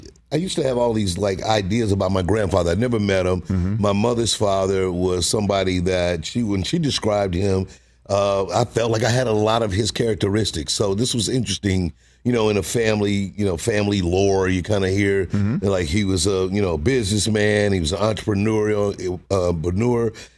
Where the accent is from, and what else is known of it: St. Louis, Missouri, United States; born or raised there